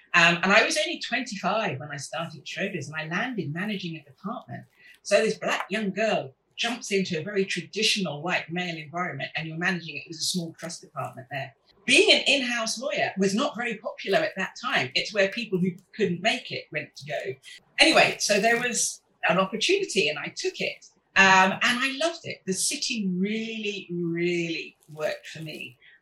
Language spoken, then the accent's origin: English; Balham, London, United Kingdom; also born or lived in Fulham; My father came from Nigeria, my mum came from Trinidad. They met here, and I was born in Fulham, but grew up in Balham in South London.